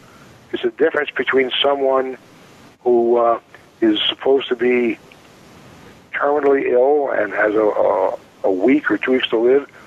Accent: United States; I choose to speak of this in my native tongue because, you know, I'm American.

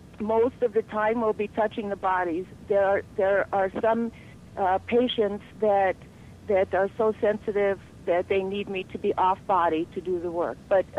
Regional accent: Los Angeles, California, United States; I never heard of an osteopath growing up. I grew up in Los Angeles

